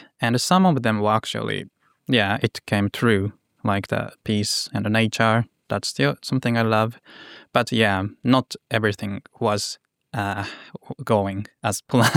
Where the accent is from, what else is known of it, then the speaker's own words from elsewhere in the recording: Japan; now in Finland; I'm originally from Japan and I came here in Finland 2 years ago. So in 2024, March. Then, yes, now I'm a student